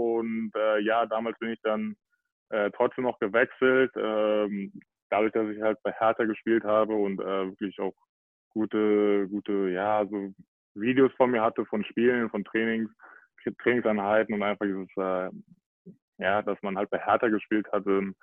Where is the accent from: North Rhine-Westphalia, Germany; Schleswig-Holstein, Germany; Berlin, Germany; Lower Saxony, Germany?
Berlin, Germany; ich bin Berliner, ne? In Berlin geboren, komplett in Berlin aufgewachsen